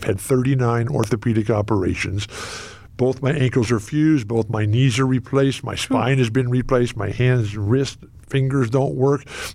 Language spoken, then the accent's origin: English; San Diego, California, United States; Growing up in San Diego, I was out there. I had a bike. I had a skateboard.